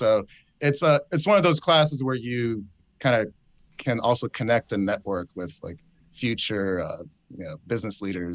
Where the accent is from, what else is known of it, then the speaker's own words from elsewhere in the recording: New York, United States; And I met all these rappers growing up in New York.